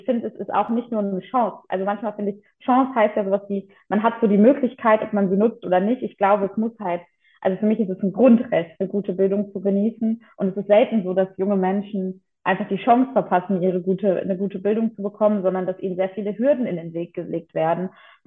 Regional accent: North Rhine-Westphalia, Germany; ich komme aus NRW.

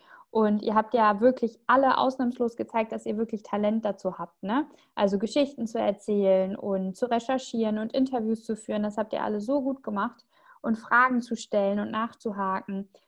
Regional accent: Recklinghausen, North Rhine-Westphalia, Germany; also born or lived in Marl; Nee, ich komme auch aus dem Ruhrgebiet. Ich wohne in Recklinghausen und hier bin ich auch aufgewachsen. Geboren wurde ich in Mahl und ich bezeichne mich auch gerne als Kind des Ruhrgebiets.

